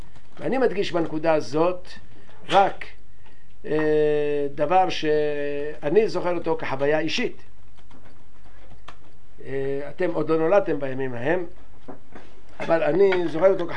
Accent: Morocco; now in Israel; אם בשנת 67 היו, למשל, אני ממרוקו, אז אני יכול להגיד לכם ששם היו 10,000

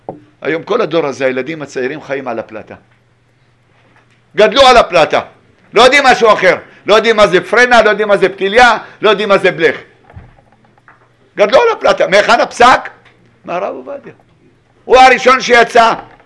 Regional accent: Kiryat Shmona, Northern District, Israel; ההורים גרו בקריית שמונה, נולדתי בקריית שמונה.

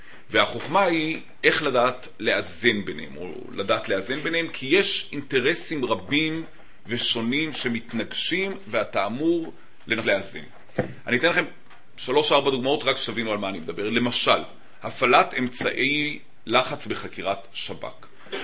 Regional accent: Jerusalem, Jerusalem District, Israel; וגדלתי בירושלים, ואמרתי לכם, למדתי בישיבת נתיב מאיר

